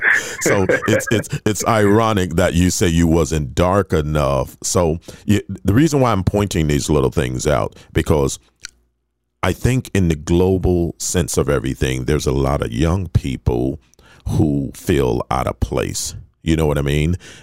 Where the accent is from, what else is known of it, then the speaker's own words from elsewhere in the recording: Fort Lauderdale, Florida, United States; back in the days, I grew up in Fort Lauderdale.